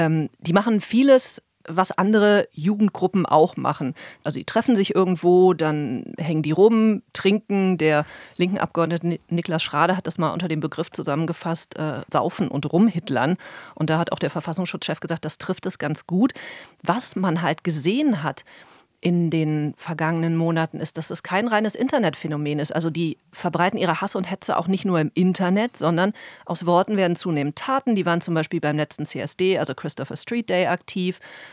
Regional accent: Rhineland, Germany; war ich in meiner alten Heimat im Rheinland

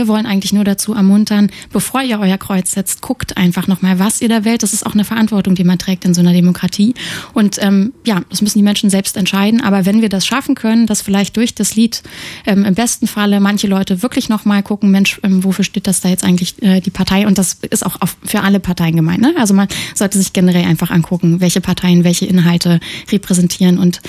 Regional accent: Eberswalde, Brandenburg, Germany; dass ich bin gebürtige Eberswalderin und bin auch wieder in Eberswalde schon seit 3 Jahren

